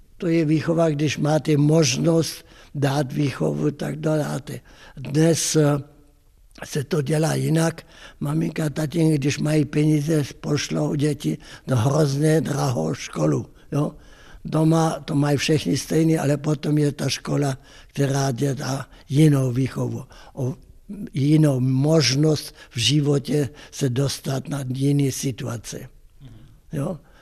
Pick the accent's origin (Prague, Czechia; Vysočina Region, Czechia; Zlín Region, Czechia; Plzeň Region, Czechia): Vysočina Region, Czechia; Velké Meziříčí; born or raised there; also born or lived in Janovice